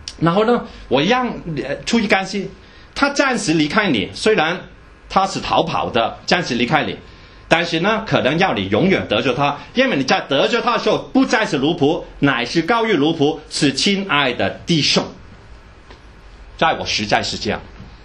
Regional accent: China; 就好像我们中国人买一个老奴隶了回来，叫他阿旺阿财，是吗？

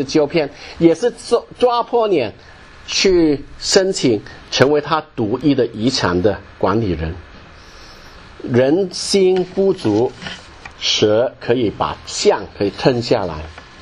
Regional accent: Hong Kong; 我们香港人说有求别应的黄大仙庙。

